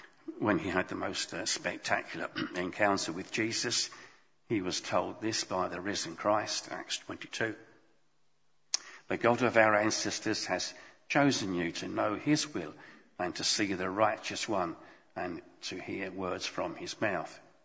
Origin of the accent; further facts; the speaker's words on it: East Ham, London, United Kingdom; I was born in East Ham, where I spent my early years with my brother and our parents. We all lived together in two rooms